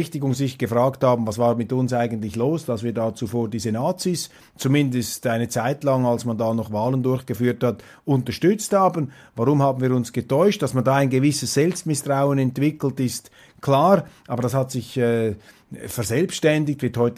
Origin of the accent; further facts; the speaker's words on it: Saxony-Anhalt, Germany; verzeihen das jetzt als Sachsen-Anhaltiner, wenn das richtig formuliert ist